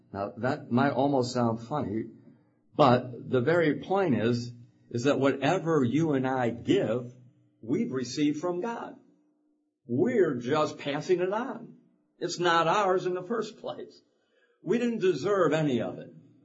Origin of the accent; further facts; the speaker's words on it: United States; born there; I was born in America. I was born in a decent family.